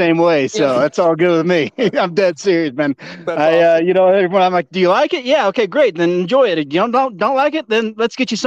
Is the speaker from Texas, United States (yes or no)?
yes; Houston, Texas, United States; moved away as an adult; now in Colorado, United States; I was born and raised in Houston, a little time at San Diego State, then a little time at SMU in Dallas, and came up here as soon as I could. I would say I'm proud to be a Texan. I just prefer to live in Colorado.